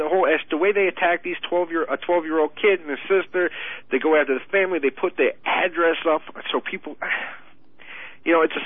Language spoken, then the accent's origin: English; New York City, New York, United States; And I'm from New York, and I grew up when he was mayor.